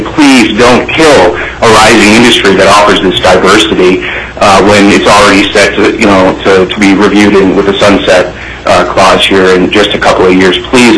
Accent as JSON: {"language": "English", "town": "Anchorage", "region": "Alaska", "country": "United States", "tie": "born or raised there", "said": "I grew up here in Anchorage wanting to be an inspiring filmmaker since I was in junior high."}